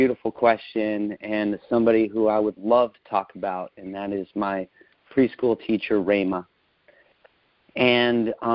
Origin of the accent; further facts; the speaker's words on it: Washington, United States; growing up in Washington in the country, that name became Reynolds.